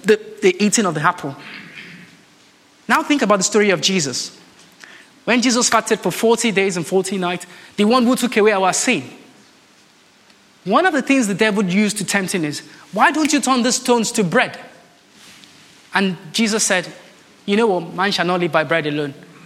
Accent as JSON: {"language": "English", "country": "Nigeria", "moved": "as an adult", "lives_now": "United Kingdom", "said": "I am Nigerian. I was born in Nigeria. I came to the UK when I was 18."}